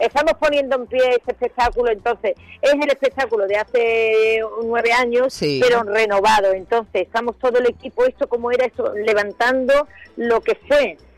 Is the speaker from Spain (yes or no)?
yes; Seville, Andalusia, Spain; moved away; also born or lived in London / Santander / Barcelona; yo me fui a Londres, de Londres a Santander, Santander, Barcelona, 13 años, en fin, para hacerte lo corto, yo estaba perdiendo mi acento y claro, y no me iba dando cuenta. Y entonces hubo un momento que en mi propia ciudad, en Sevilla